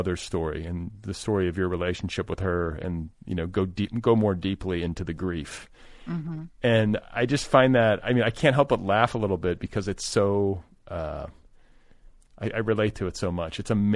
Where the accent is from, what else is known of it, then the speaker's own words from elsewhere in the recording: Indianapolis, Indiana, United States; I mean, I grew up in partially in Indianapolis, so not too far.